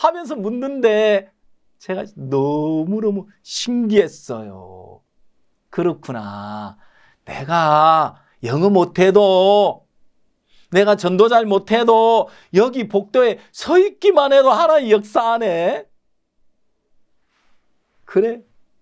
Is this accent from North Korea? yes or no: no; South Korea; 저 한국 사람이에요.